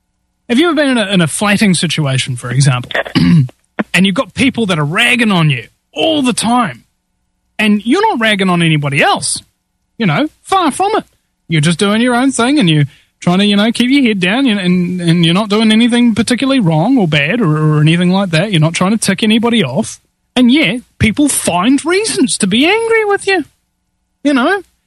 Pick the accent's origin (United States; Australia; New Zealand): New Zealand; because I'm from New Zealand or something like that, does that give me some kind of special allure or appeal that I'm basically nowhere near you